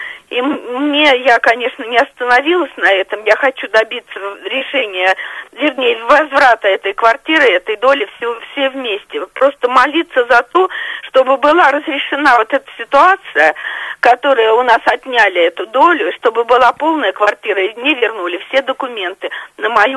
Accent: Moscow, Russia; я из Москвы.

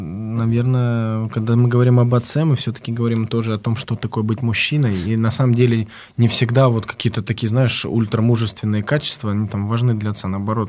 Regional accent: Karachay-Cherkessia, Russia; я сам родом с Северного Кавказа, Карачаево-Черкесии

